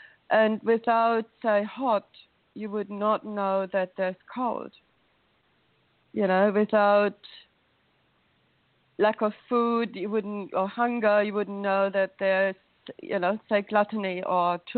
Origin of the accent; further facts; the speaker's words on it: Germany; born there; English is a second language; Look, so I was born in Germany, and I had your typical middle-class upbringing